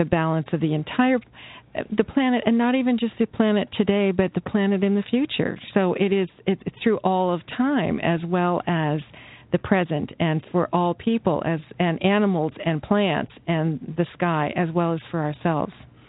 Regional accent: Ohio, United States; my mother made me actually very conscious of water when I grew up in Ohio, because we had a well

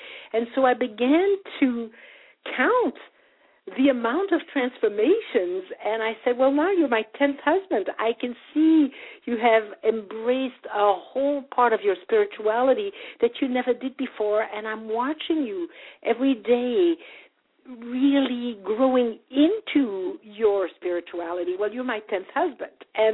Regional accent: Belgium; I grew up in Belgium

